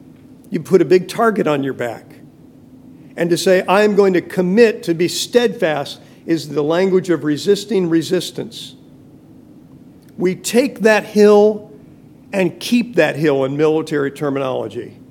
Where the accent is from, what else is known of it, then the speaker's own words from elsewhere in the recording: Fresno, California, United States; Growing up in California, we used to have in Fresno called the Tuolumne fog.